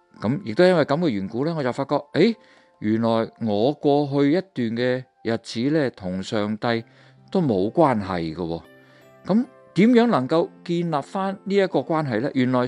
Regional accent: Guangdong, China; 我哋广东人成日都话啦，唔该俾条路行下，系咪？

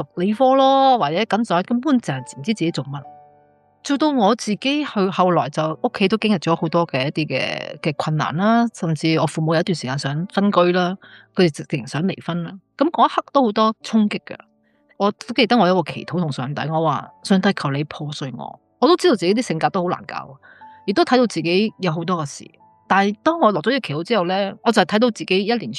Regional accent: Hong Kong; 到我去长大，香港，喺香港出世长大，15岁嗰年就咁啱就系葛培理牧师最后一年喺香港做布道会。

